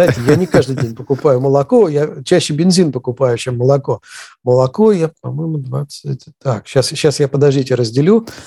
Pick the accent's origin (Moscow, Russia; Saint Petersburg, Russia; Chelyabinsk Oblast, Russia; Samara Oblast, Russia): Saint Petersburg, Russia; Я не москвич, я питерский